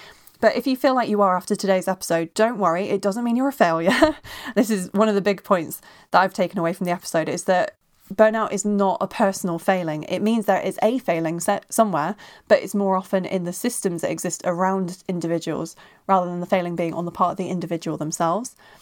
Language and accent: English; Bristol, South West England, United Kingdom; now in North West England, United Kingdom; She actually lives in my hometown of Bristol while I'm kicking around up in the Northwest.